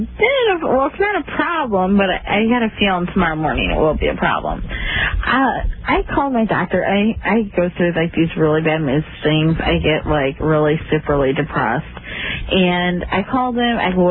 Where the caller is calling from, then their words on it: Illinois, United States; I'm calling from Illinois.